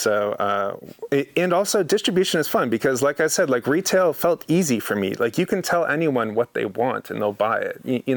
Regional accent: California, United States; I turned 21 living in Oregon, and prior to that, growing up in California, I had only ever tasted Cabernet or Zinfandel based wines.

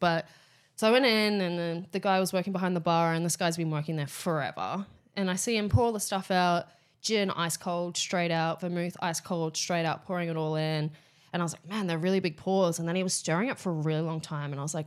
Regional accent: New Zealand; My partner's Scottish, so I'm Kiwi though. I'm not Australian.

